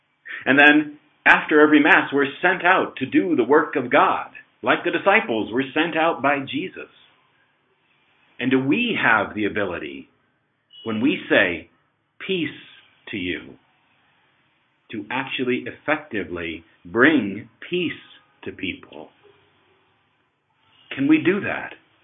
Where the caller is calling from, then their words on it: Kathmandu, Bagmati, Nepal; I'm calling from Nepal, Kathmandu